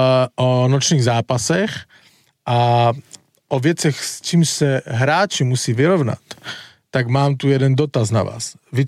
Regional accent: Czechia; Slovak is a second language; ja som Čech

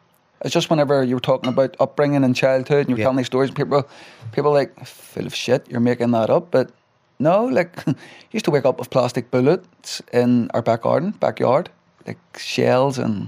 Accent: Belfast, Northern Ireland, United Kingdom; So, I grew up in the New Lodge, part of North Belfast, very close to Tigers Bay, very close to Crumlin Road, Shankill Road.

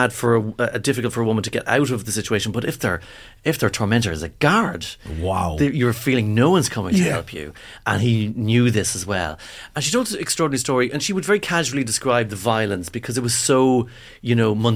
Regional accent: Monaghan, Ulster, Ireland; I'm from Monaghan, so we see the north.

